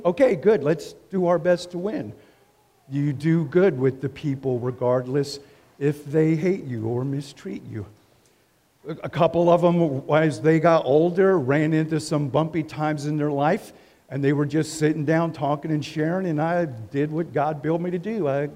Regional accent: Buckystown, Maryland, United States; I grew up in Buckystown, Maryland, if anybody knows where Buckystown is, a little south of Frederick.

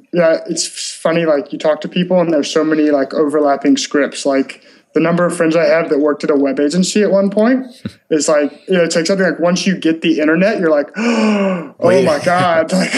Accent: Memphis, Tennessee, United States; also born or lived in Birmingham; I grew up in Memphis, Tennessee, went to college in Birmingham, and had a study abroad experience when I was there in Argentina

